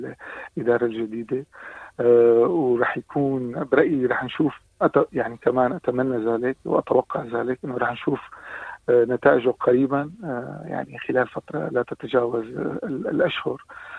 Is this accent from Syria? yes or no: yes; Syria; ننسى الواجبات تبعنا كسوريين لحنا اليوم، سواء في الداخل أو في الخارج